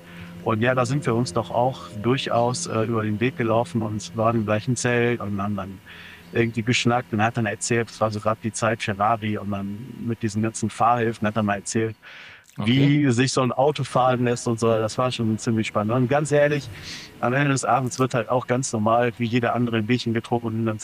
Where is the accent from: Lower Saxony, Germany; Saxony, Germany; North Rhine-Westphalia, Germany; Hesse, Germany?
North Rhine-Westphalia, Germany; Düsseldorf; Ich bin 38, wohne mit meiner Familie in der Nähe von Düsseldorf, bin absolut rheinisches Kind in Düsseldorf geboren, in Düsseldorf groß geworden.